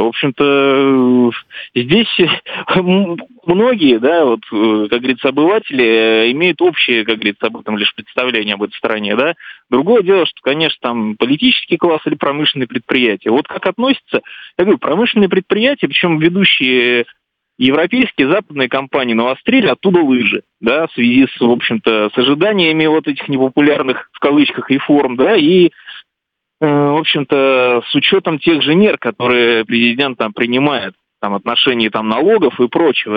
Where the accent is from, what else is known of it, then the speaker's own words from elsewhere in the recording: Rostov, Yaroslavl Oblast, Russia; Я сам из Ярославской области, родом, да, Ростов-Великий.